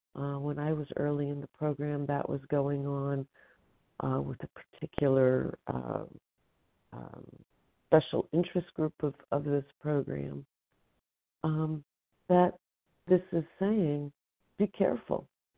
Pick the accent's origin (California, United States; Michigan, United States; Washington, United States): California, United States; from Northern California.